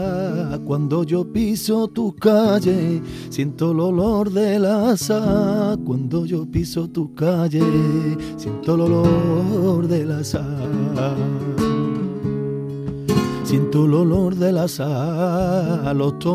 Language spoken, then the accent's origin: Spanish; Barcelona, Catalonia, Spain; de Barcelona, soy catalán. Sí, lo que pasa es que toda mi familia son de Sevilla, entonces yo desde muy chiquitito, las Navidades, Semana Santa, Rocío, verano, feria, venía a Sevilla. Yo me vine muy jovencito a vivir aquí